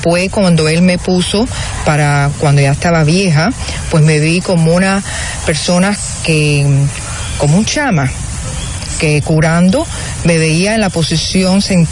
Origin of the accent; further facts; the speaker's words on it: Cuba; now in Miami, United States; de Cuba, vivo en Miami